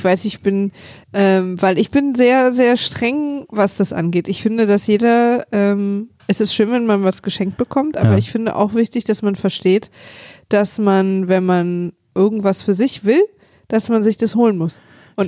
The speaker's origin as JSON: {"language": "German", "region": "East Germany", "country": "Germany", "said": "ich komme aus der DDR."}